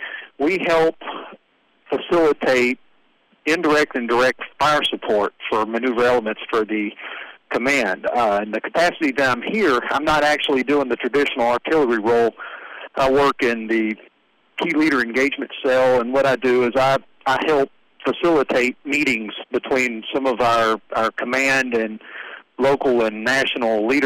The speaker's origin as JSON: {"language": "English", "town": "Lumberton", "region": "Texas", "country": "United States", "tie": "born or raised there", "said": "I grew up in Lumberton, just north of Beaumont. My folks actually listened to KTRH when I was growing up."}